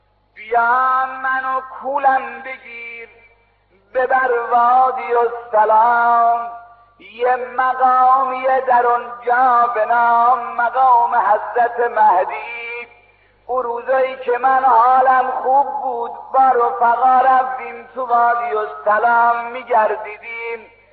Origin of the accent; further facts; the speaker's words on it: Kashan, Isfahan, Iran; من از ایرانم. فرمود از کدوم شهری؟ گفتم از شهر کاشانم. گفت از کدوم محله؟ گفتم محله سلطان میرحمدم.